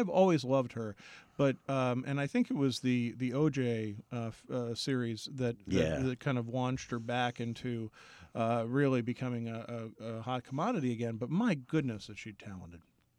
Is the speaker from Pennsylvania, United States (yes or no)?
yes; Philadelphia, Pennsylvania, United States; he's a Philadelphia filmmaker, and which is my hometown, and he does a lot of filming in Philadelphia